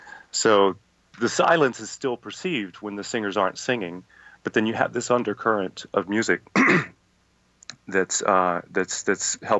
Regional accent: Texas, United States; I sing in what's close to my native accent. I'm originally from Southeast Texas, and half of my family is Cajun.

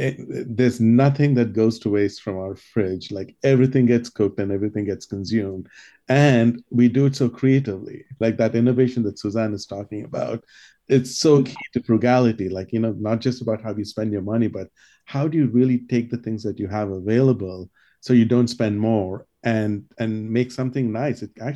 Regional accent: India; I grew up in India where it's insulting to leave any food on the plate.

